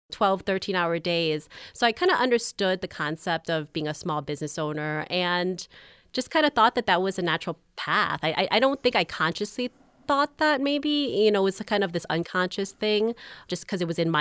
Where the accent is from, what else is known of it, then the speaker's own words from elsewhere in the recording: Queens, New York, United States; also born or lived in Long Island; now in Missoula, United States; So I was born and raised in Queens. The neighborhood got kind of rough.